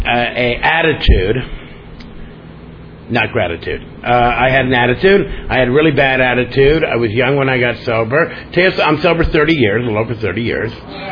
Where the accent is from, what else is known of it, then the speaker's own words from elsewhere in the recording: Beverly Hills, California, United States; I grew up in Beverly Hills, north of Sunset.